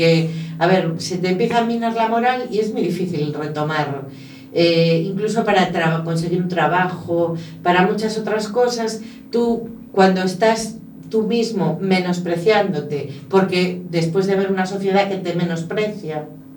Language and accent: Spanish; Andalusia, Spain; also born or lived in England; yo estuve viviendo en Inglaterra y hubo quien me preguntó que por qué no llevaba el traje de mi tierra.